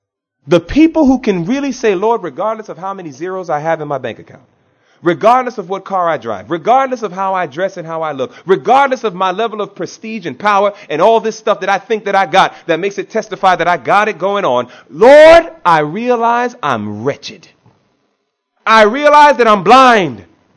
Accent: New York, United States; you're talking to an individual born and raised in New York.

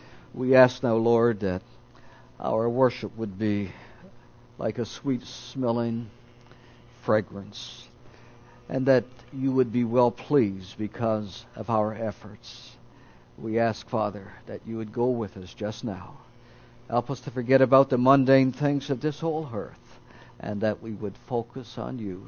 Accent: Newfoundland and Labrador, Canada; as a boy growing up in Newfoundland, Canada, one of the most exciting times of the year had to be Christmas time, or the winter time.

